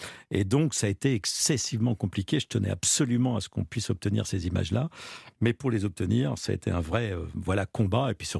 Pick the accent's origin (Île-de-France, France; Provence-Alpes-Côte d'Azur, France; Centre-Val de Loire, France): Centre-Val de Loire, France; ne serait-ce que chez moi en Sologne, de partir des journées entières dans la forêt